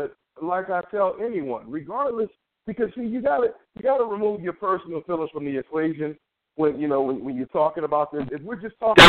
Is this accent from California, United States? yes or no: yes; Long Beach, California, United States; I'm from Long Beach, California, man.